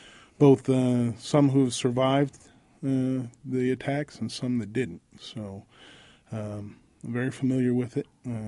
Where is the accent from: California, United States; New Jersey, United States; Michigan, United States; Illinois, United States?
Illinois, United States; Champaign; And growing up in Champaign, sometimes those victims would be people I knew, people I went to high school with.